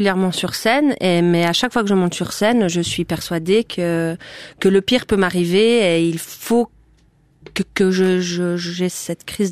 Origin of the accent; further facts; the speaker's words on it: Bussigny, Vaud, Switzerland; parce que j'ai grandi à Bussigny